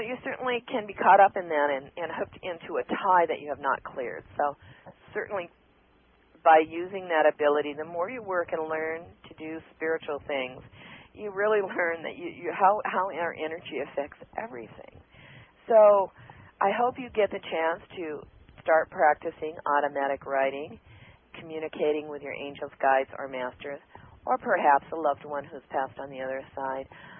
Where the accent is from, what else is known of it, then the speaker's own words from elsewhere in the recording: Washington, United States; born there; because he was born in the South and I was born in Washington.